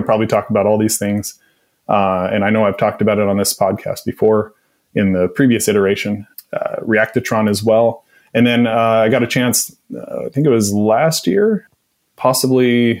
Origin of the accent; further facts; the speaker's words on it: Oregon, United States; where I grew up in Northwest coastal Oregon.